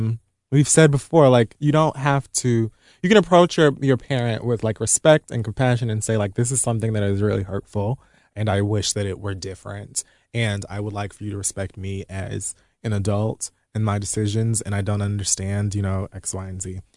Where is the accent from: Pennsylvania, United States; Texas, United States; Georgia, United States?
Texas, United States; I'm 22. I'm from Texas. I'm white, and I was raised in a racist home.